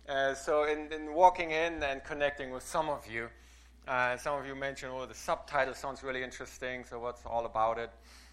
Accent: Germany; 2 weeks ago in Berlin when I had the honor to give a keynote in the capital of my home country.

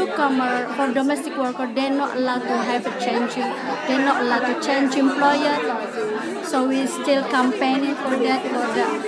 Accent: Indonesia; I'm originally from Indonesia.

